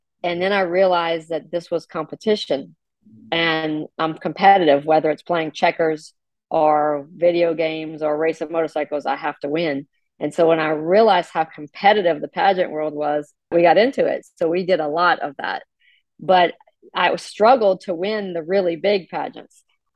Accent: Louisiana, United States; I'm a Cajun who likes crawfish.

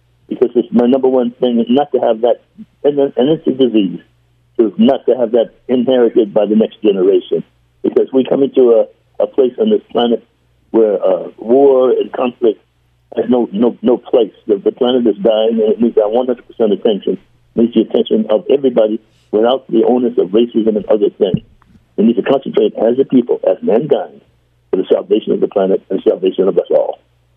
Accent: Brooklyn, New York, United States; born there; I was born in 1936 in Brooklyn, New York.

